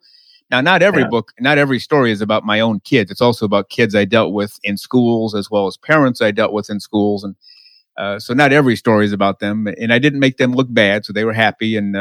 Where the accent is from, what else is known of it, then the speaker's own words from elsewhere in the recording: Detroit, Michigan, United States; Yeah, born and raised in Detroit. Still here. I won't be here for much longer. Going to move to the southern United States where it's a whole lot warmer than Detroit.